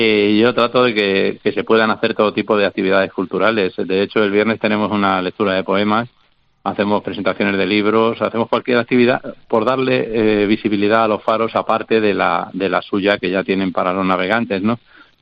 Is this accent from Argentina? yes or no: no; Madrid, Community of Madrid, Spain; now in Carboneras, Spain; 29 años estamos aquí ya en Mesa Roldán y la verdad es que es muy diferente. Yo soy de Madrid, nosotros veníamos directamente de la época de la movida en Madrid con un bar de copas